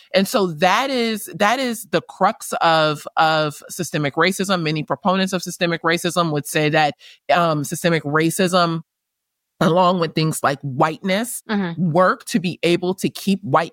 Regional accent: United States; this is where I'm from. This is my nationality.

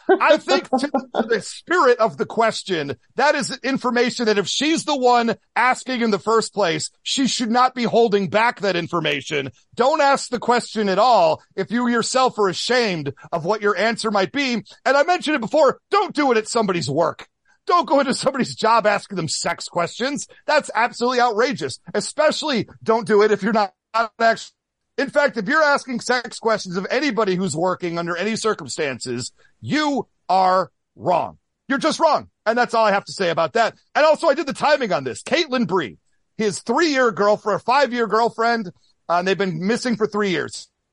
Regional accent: Midwest, United States; roughly 50% of the people that I knew growing up in the Midwest got married

